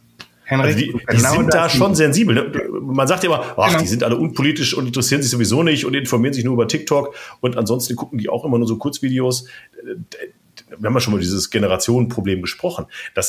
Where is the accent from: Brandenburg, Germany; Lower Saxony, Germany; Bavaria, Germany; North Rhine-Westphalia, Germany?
North Rhine-Westphalia, Germany; Ich bin im Ruhrgebiet groß geworden in den 80ern.